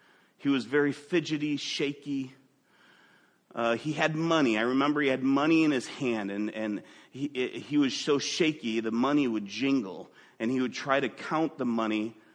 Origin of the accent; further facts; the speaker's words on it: Waukegan, Illinois, United States; I grew up in Waukegan, Illinois, right on Lake Michigan.